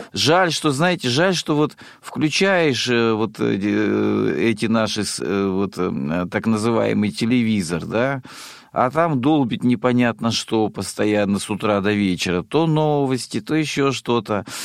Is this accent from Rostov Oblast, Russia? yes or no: yes; Rostov Oblast, Russia; Я родом из Ростовской области.